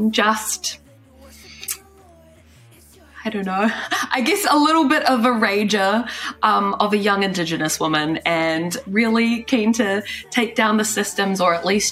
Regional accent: New Zealand; I'm from Aotearoa, from New Zealand. My iwi, my tribe, is Ngāti Tipa, Waikato Tainui.

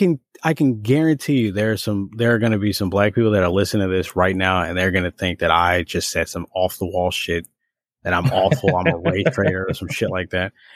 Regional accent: Chicago, Illinois, United States; So the person was kind of pointing out, like, me and you being born and raised in Chicago, me and you, Jen.

